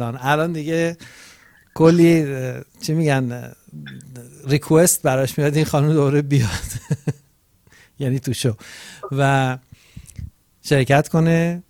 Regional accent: Gilan, Iran; accent: Rashti; من فکر می‌کنم شبیه رشتی لهجم.

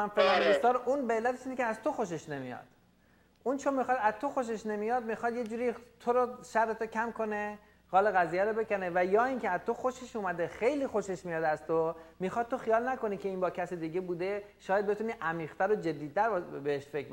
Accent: Iran; ما مردای ایرانی هستیم

